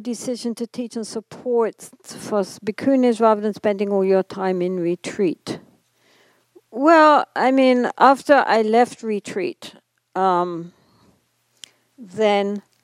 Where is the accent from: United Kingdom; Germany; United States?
United Kingdom; England; born there; After all, I was born in England.